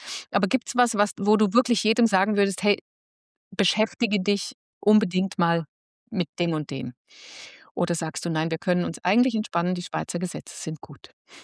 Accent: United States; als Amerikaner muss man sich ja ständig bewusst sein

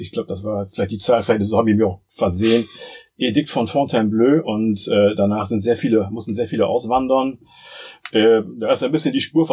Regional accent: Bremen, Germany; now in Berlin, Germany; meine Familie wohnt seitdem dann in Bremen halt und ich bin dann von Bremen aus zum Studium nach Berlin gegangen.

